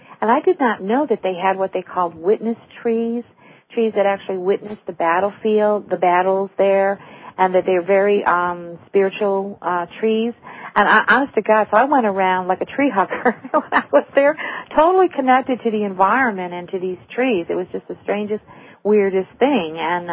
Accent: New York, United States; I knew nothing really that much about them because I'm from New York, and it was my first experience there.

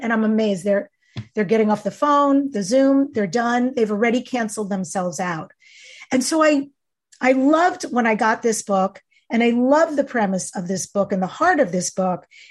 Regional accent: North Belmore, New York, United States; I just want to say I grew up in North Belmore, Long Island.

